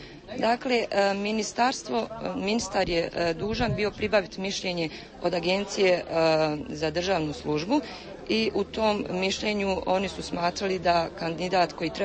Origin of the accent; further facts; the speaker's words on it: Sarajevo, Federation of Bosnia and Herzegovina, Bosnia & Herzegovina; dolazim iz Sarajeva, znači živim u Sarajevu.